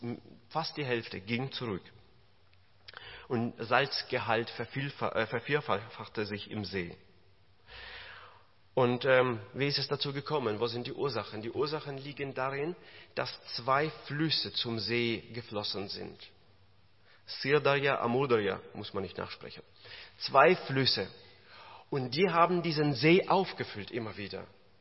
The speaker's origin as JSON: {"language": "German", "country": "Kazakhstan", "tie": "born or raised there", "said": "Ich bin in Kasachstan groß geworden, da zur Welt gekommen, da groß geworden."}